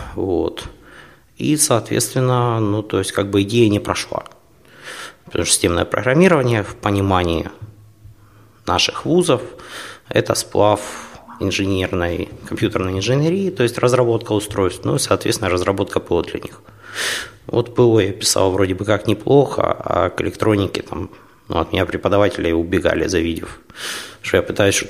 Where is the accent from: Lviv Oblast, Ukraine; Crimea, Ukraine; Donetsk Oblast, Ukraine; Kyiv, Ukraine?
Donetsk Oblast, Ukraine; Horlivka; А, сам я из Горловки.